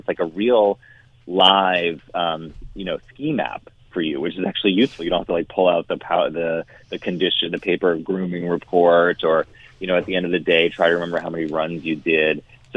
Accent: New England, United States; And I grew up in New England.

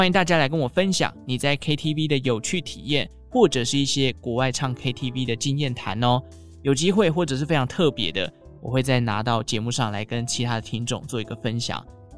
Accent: Taichung, Taiwan; 那像我们中部台中人呢就会说银柜或者是美乐蒂啦，这个算是我们中部人的一个暗语

